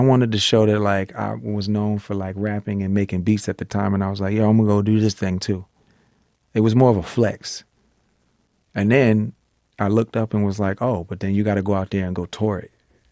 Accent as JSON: {"language": "English", "region": "Virginia", "country": "United States", "said": "because I came from Virginia, you know, there wasn't like a blossoming music industry there."}